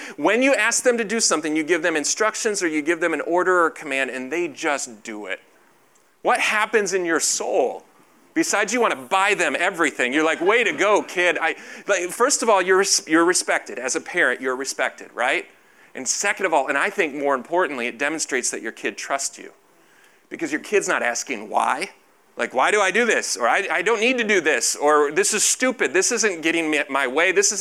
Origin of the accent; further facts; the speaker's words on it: United States; I'm American. We don't do that.